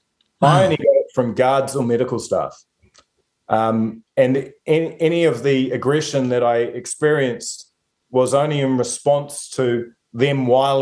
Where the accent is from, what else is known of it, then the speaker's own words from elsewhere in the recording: South Auckland, Auckland, New Zealand; they were a lot like some of the guys I grew up with in South Auckland.